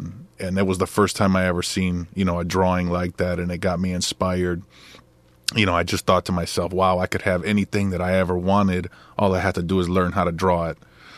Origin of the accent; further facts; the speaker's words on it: Bancroft, Wisconsin, United States; It's not even a city. It was a small town called Bancroft.